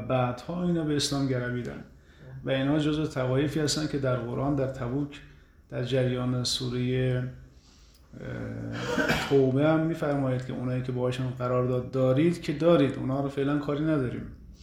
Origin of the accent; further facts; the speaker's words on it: Karaj, Alborz, Iran; born there; با این که بنده در کرج متولد شدم و شاهد بودم که خیلی فارسی بلد نبودن